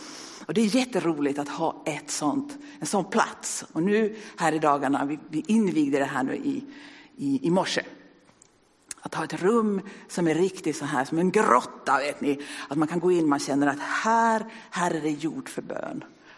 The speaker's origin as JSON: {"language": "Swedish", "country": "Sweden", "moved": "yes", "lives_now": "Vasa, Finland", "said": "det är sant att jag har bott i Vasa i ett år, men jag har bott i Finland sedan 2006, så jag kommer från Sverige egentligen. Och jag har jobbat här i Vasa i 3 år nu, tror jag."}